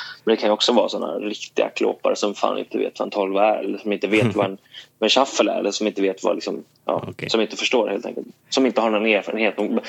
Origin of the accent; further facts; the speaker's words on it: Sweden; hej, jag är en svensk gitarrist som är här.